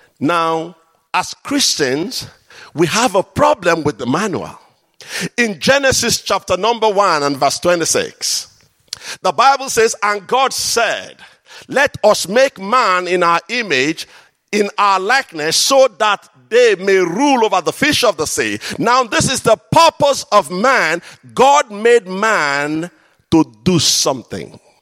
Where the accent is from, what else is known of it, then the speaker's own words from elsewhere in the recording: Nigeria; And being a Nigerian man, I like a bit of patience.